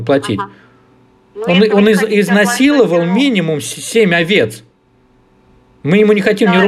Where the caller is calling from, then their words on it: Tver Oblast, Russia; Из Тверской области.